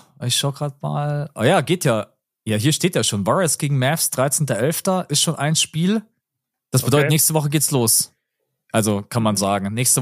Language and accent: German; Germany; auch da bin ich natürlich biased als Deutscher